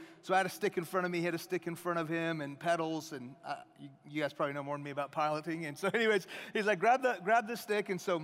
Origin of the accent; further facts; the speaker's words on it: Houston, Texas, United States; You can tell I'm from Texas with that name, right? Yeah. So that's right. I was born in Houston, so I'm a Texan and an Iranian.